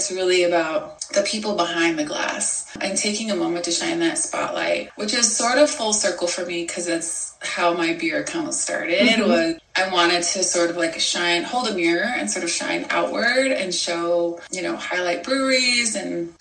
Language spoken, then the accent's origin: English; Chicago, Illinois, United States; now in San Diego, United States; So I'm from Chicago originally, and I'm currently in San Diego.